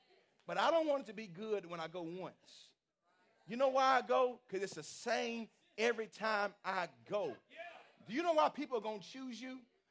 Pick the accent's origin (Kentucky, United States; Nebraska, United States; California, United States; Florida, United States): Kentucky, United States; Shepherdsville; Man, I'm from Shepherdville. This is my country.